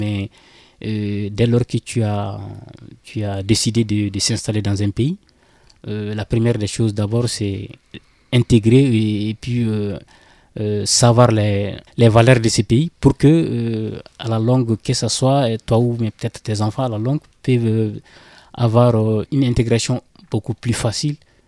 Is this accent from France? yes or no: no; Mali; moved away; je suis né au Mali, j'ai grandi là-bas, j'ai des amis, j'ai plein de connaissances. Le pays me manque toujours